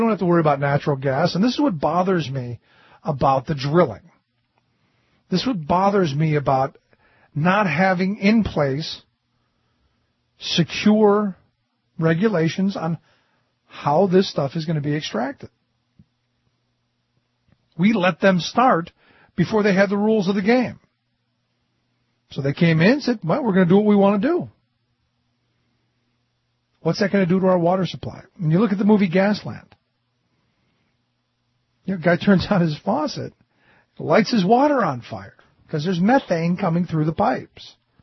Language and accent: English; Cleveland, Ohio, United States; where I grew up in Cleveland, there was talk that they wanted to actually put radioactive waste in the salt mines under the lake.